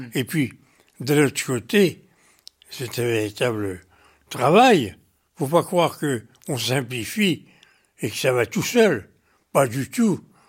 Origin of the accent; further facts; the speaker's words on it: Germany; J'ai été élevé un pied en Allemagne. C'était l'Allemagne d'Hitler.